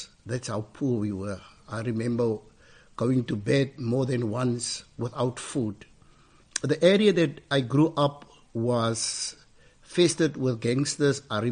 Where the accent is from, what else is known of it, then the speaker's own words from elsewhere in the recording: George, Western Cape, South Africa; Really, it's a beautiful town. I was born in George. I grew up.